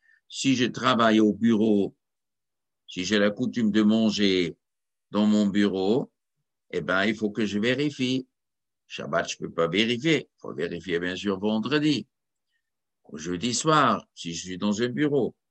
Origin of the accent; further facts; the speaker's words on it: Zurich, Switzerland; Chez nous, quand j'étais enfant, j'étais à Zurich.